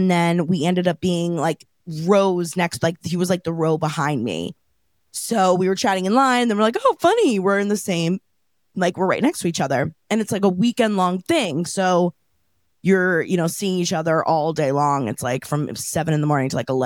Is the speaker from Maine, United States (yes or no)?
yes; Maine, United States; So, I'm from Maine originally. This is also part of my lore, from a small town in Maine.